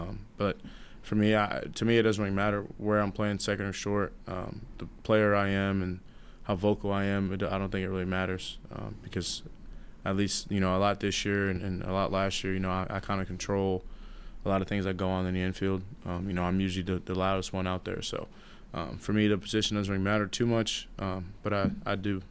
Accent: New York, United States; I think growing up in New York, you know, having that swagger with you

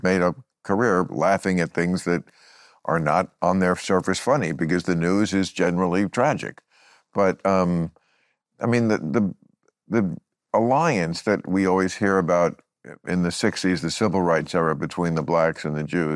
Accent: New York City, New York, United States; Well, I grew up in New York City.

